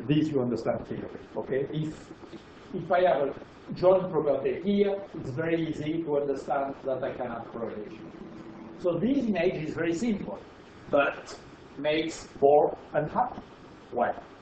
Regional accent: France; accent: French; English is a second language; You understand my French accent.

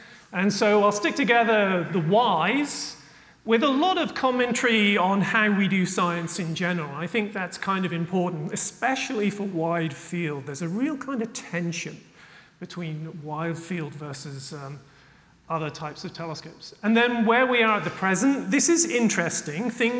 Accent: England, United Kingdom; I've gone with cheeky because I'm English.

